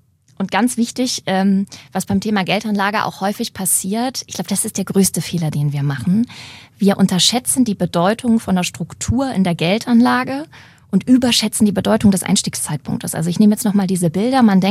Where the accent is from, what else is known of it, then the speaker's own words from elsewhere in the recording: Hamburg, Germany; Ich komme ja aus dem Norden, aus Hamburg. Und in Hamburg regnet es ab und zu mal.